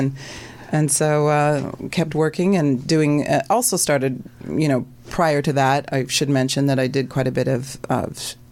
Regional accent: Canada; growing up in Canada, we actually watched, foreign films were a bigger thing in Canada than they are here.

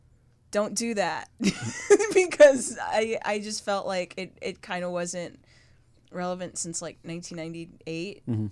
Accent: Brooklyn, New York, United States; And I naturally have that accent because I'm from the area. Because for background, I was raised in Brooklyn, but my dad's actually from the Bronx.

